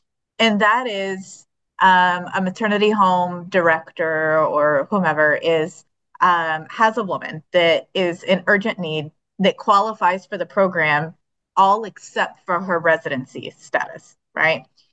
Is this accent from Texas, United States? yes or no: yes; Houston, Texas, United States; Well, so for the audience, I'm from Houston. And as much as I attest this, we do annually have a huge event where we all wear our boots.